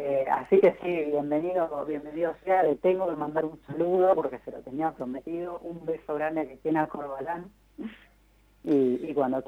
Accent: Argentina; la identidad es algo que atraviesa nuestra historia como pueblo argentino.

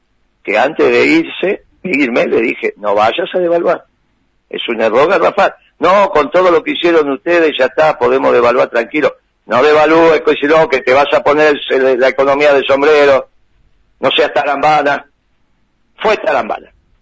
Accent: Buenos Aires Province, Argentina; Bueno, yo tengo domicilio, soy bonaerense

